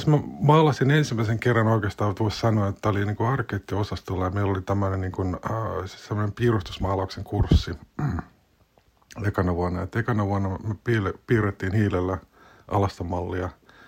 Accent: Hämeenlinna, Kanta-Häme, Finland; moved away as an adult; also born or lived in Helsinki; now in Germany; Synnyin Hämeenlinnassa. Vuosi oli 1968, eli tässä on nyt matkaa jo kuljettu hieman. Ja kouluni kävin siellä lukion ja sitten lukion jälkeen niin suuntasin Helsinkiin

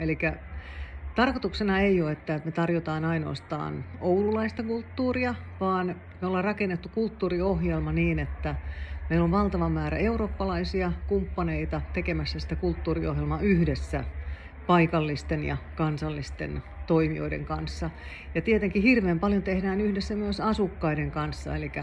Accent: Southern Finland, Finland; now in Oulu, Finland; Itse tuun Etelä-Suomesta

